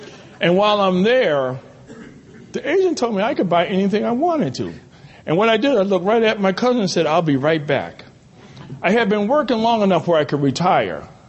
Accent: Boston, Massachusetts, United States; born there; now in South Carolina, United States; I started recovery in Area 30, which is Eastern Massachusetts. I was born in Boston, Massachusetts.

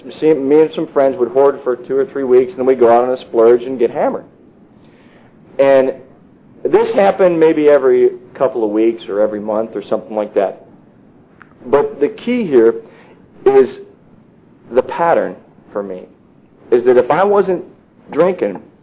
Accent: Michigan, United States; born there; I was born in Michigan in 1969.

